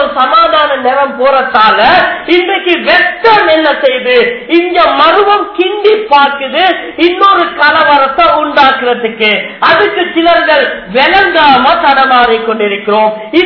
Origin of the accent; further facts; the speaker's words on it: Sri Lanka; நாங்க எல்லாம் இங்க வந்து சேர்ந்தவங்க தான். எனவே இலங்கை முஸ்லீம்களாக எங்கட உள்ளத்துல வரணும், நாங்கள் அனைவர்களுமே இலங்கையர்கள் தான்.